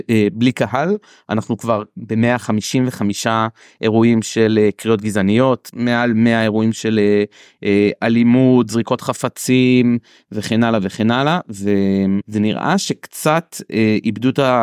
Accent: Jerusalem, Jerusalem District, Israel; אני באמת מירושלים

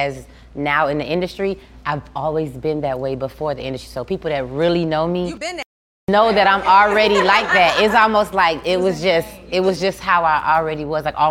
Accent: Miami, Florida, United States; For me, I'm from Miami, of course. I grew up in Liberty City.

